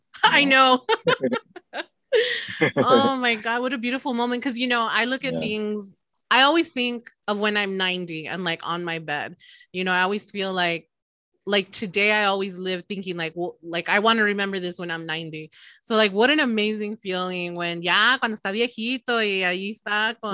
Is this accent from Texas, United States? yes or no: yes; Texas, United States; So I'm from Texas. I'm a Texan.